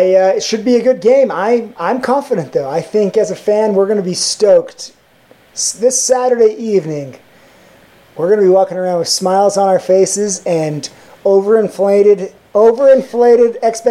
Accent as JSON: {"language": "English", "region": "the South", "country": "United States", "said": "Because we're not faking, we're from the South."}